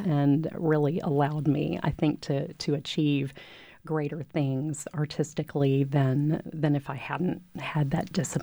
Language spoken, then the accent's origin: English; Waco, Texas, United States; I grew up here in Waco from preschool through high school and am just delighted to be back.